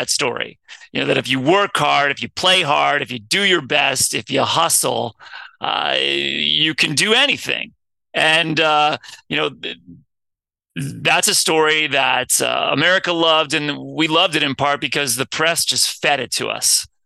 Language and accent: English; Cincinnati, Ohio, United States; So, you know, I'm from Cincinnati originally too. I was born on the West Side, which is the part of town where Pete lived his whole childhood. And ultimately I was raised for most of my childhood on the East Side of Cincinnati.